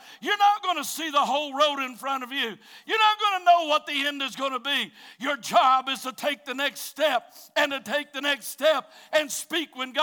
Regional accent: Branson, Missouri, United States; born there; I was born in Branson, Missouri. But just because my mom and dad had left the road for a little bit so that I could be born

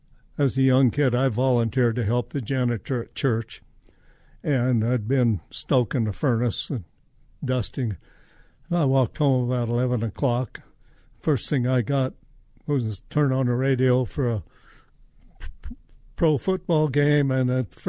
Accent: Holyoke, Colorado, United States; also born or lived in Amherst; We moved in. We were in a little community of Amherst, northeast of Holyoke, till I was in the seventh grade, and then we moved into town

